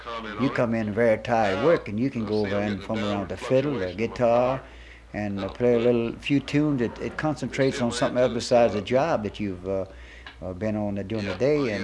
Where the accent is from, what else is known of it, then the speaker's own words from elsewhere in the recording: Broussard, Louisiana, United States; born there; I was born in Broussard, Louisiana, which is Youngville, in 1910.